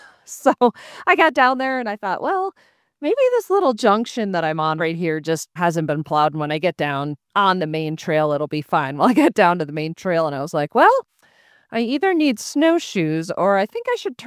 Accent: Minnesota, United States; now in Florida, United States; even though I grew up in Minnesota, for those that may or may not know, and spent 40 plus years dealing with winter, I've been away in Florida for the last four

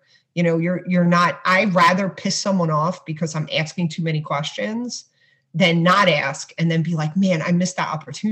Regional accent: Brooklyn, New York, United States; I tell my husband, I'm like, I grew up in Brooklyn, but we were so backwards.

